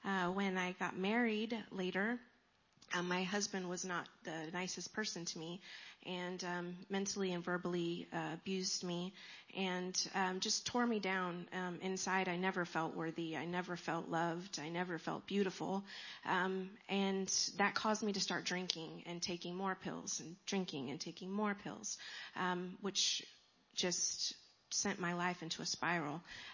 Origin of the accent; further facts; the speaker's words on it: California, United States; I'm 41 years old. I'm from Southern California. That's where I was born and raised.